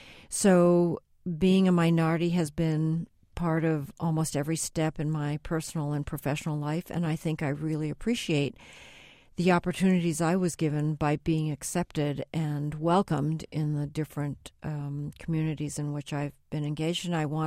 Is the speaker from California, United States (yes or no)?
no; New Jersey, United States; being the only Chinese family in the community that I grew up in New Jersey